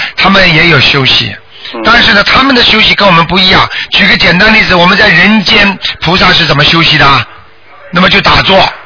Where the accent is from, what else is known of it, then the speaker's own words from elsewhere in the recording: China; 就是像比方说像我们中国人唱歌的话呢